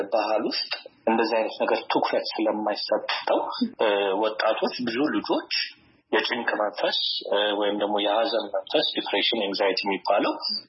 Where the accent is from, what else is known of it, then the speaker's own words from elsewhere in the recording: Addis Ababa, Ethiopia; የተወለድኩት አዲስ አበባ ነው።